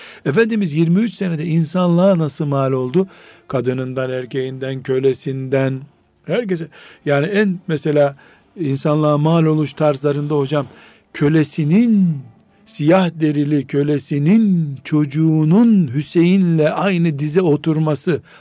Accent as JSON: {"language": "Turkish", "region": "Black Sea Region", "country": "Turkey", "said": "Karadeniz kültüründen örnek veriyorum. Sadece iyi anlaşılsın diye benim, evet, memleketimden."}